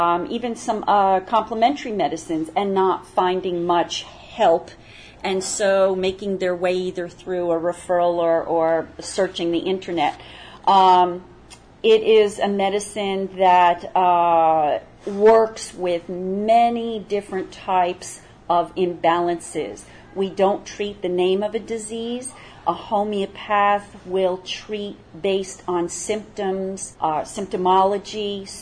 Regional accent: Boston, Massachusetts, United States; I am from the States, the Boston area, and I have a practice actually all over the U.S. and in Canada.

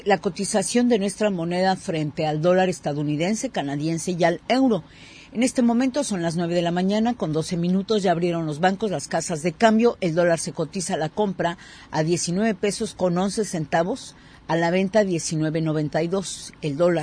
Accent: Mexico; que debemos de, pues como mexicanos, tomar en cuenta.

